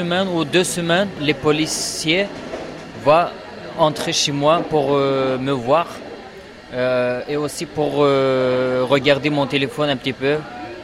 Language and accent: French; Urumqi, Xinjiang, China; French is a second language; moved away as an adult; now in France; Je suis Ouïghour. Je viens de Turkestan oriental. Je viens en France il y a un an. Parce qu'il y a deux ans, depuis 2016, Urumqi était très dangereux.